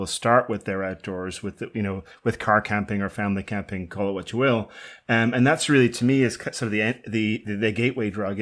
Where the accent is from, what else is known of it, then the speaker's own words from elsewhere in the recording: Ireland; moved away as an adult; I grew up in Ireland, actually, came over here when I was 18.